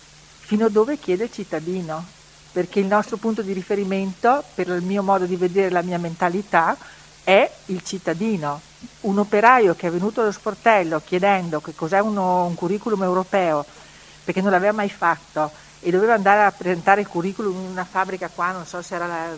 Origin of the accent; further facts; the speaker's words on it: Riva del Garda, Trentino-Alto Adige, Italy; io sono di Riva, resto di Riva, sarò sempre una rivana